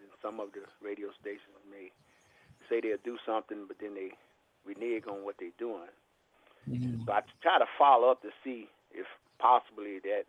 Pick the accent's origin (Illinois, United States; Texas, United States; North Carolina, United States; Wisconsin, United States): Illinois, United States; Chicago; I'm from Chicago, Illinois.